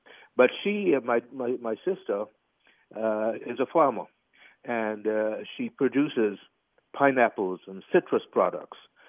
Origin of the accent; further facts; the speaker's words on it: Grenada; also born or lived in Saint Vincent; I myself was born in St. Vincent. I grew up in Grenada.